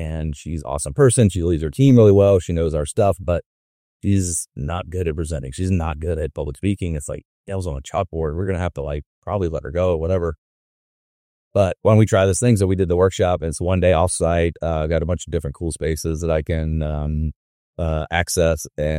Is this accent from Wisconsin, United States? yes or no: no; South Carolina, United States; moved away as an adult; Now, I grew up in South Carolina, moved here to go to grad school and right out of college when I was 22